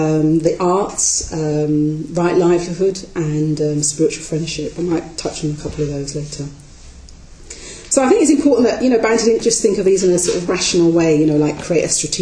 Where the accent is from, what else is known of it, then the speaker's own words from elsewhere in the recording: London, United Kingdom; accent: Cockney; My parents were Caribbean, they come over to this country, I grew up in East London, you know, Cockney, you know, in a minority.